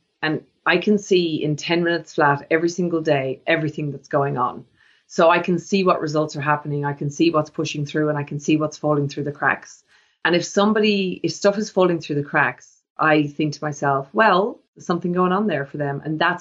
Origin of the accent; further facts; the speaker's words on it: Ireland; I'm from Ireland, so I wanted to be closer.